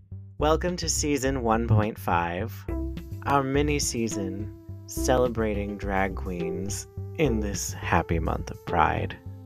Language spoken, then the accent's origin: English; Pittsburgh, Pennsylvania, United States; So Alaska cut her teeth in my hometown of Pittsburgh when she started performing in drag